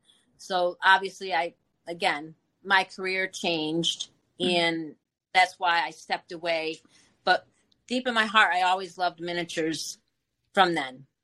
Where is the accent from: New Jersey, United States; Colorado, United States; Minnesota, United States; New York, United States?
New York, United States; Johnstown; No, I'm originally from New York.